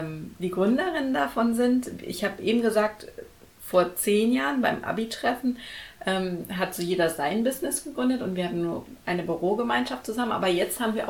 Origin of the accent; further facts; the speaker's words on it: North Rhine-Westphalia, Germany; also born or lived in Buenos Aires; zurückgekommen in meine Heimatstadt, so ein kleines bergisches Dorf.